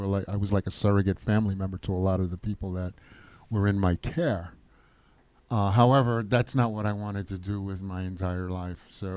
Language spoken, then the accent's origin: English; Brownstown, Saint Ann, Jamaica; now in New York, United States; I was born here in New York, but I spent my formative years in Jamaica, Brownstown, St. Anne's Parish, Mon.